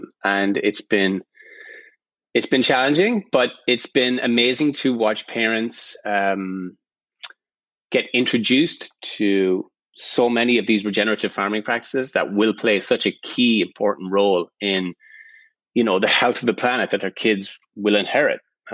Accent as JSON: {"language": "English", "country": "Ireland", "tie": "born or raised there", "said": "I was raised in Ireland"}